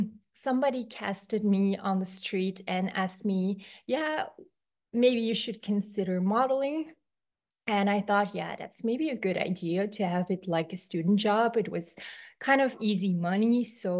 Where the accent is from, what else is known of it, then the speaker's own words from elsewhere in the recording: Belgium; English is a second language; I'm 37 years old. I come from Belgium in Europe